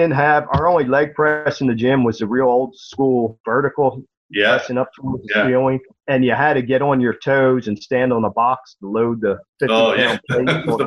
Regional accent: Pennsylvania, United States; But where we grew up in Pennsylvania, we moved out into the suburbs in 1967, 1968.

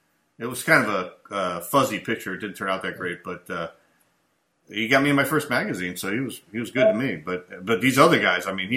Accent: Chicago, Illinois, United States; I was from Chicago, so I didn't know him that much because he was from New York.

